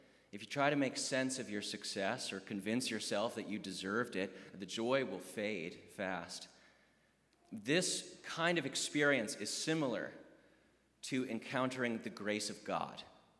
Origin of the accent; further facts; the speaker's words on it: Boston, Massachusetts, United States; So I did my best southern drawl when I said that I was from Boston, Massachusetts.